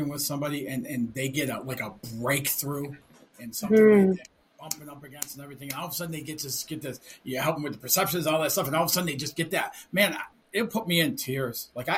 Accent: Detroit, Michigan, United States; You know, and I worked for a long time and growing up in Detroit, man, my mom was full Italian growing up with their family.

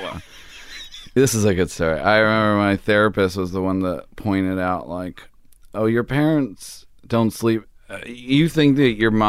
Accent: Baltimore, Maryland, United States; Baltimore.

